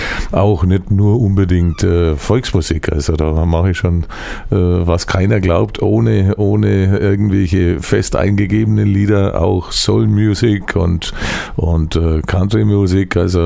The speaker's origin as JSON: {"language": "German", "region": "Bavaria", "country": "Germany", "accent": "Franconian", "said": "für meine fränkische Mundart, die teilweise vielleicht historisch nachempfunden ist"}